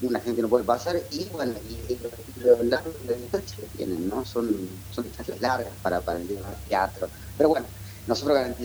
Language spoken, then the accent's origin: Spanish; Córdoba, Argentina; soy de Córdoba, soy profe de teatro, gestor cultural, emprendedor